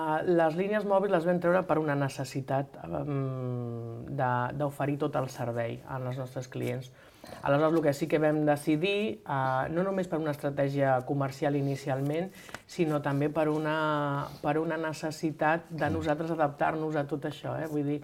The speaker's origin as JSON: {"language": "Catalan", "region": "Catalonia", "country": "Spain", "said": "Evidentment, som catalans, parlem en català"}